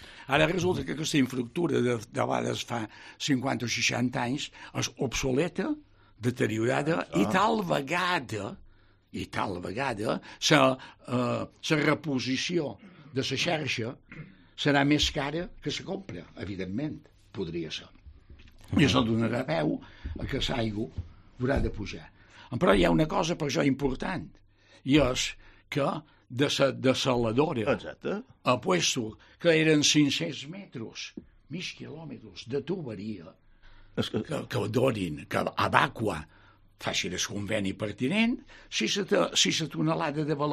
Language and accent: Catalan; Balearic Islands, Spain; 700, perquè som de Cala Blanca, aquí.